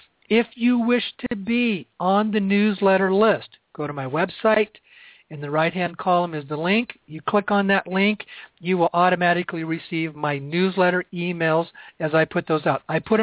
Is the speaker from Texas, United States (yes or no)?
no; Sedona, Arizona, United States; Now, I do have a workshop shop coming up in a couple days here in Sedona, Arizona, my hometown.